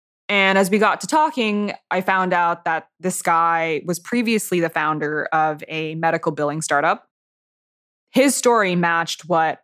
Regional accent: California, United States; now in Greenwich, United States; I'm a writer based in Greenwich, Connecticut. I've been around technology basically my whole life. I grew up in Silicon Valley.

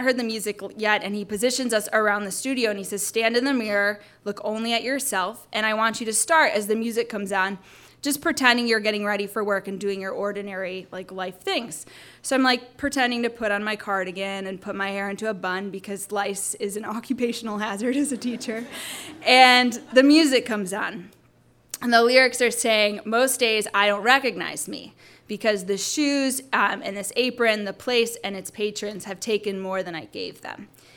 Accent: Michigan, United States; Everything looked like Mars to me because I'm from Michigan.

